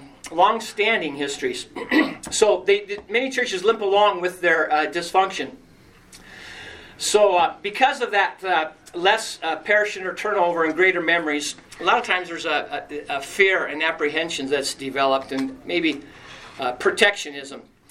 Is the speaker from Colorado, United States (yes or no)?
yes; Colorado, United States; Some of our mountain towns, I'm from the Western Slope, but I spent the majority of my life now on the plains.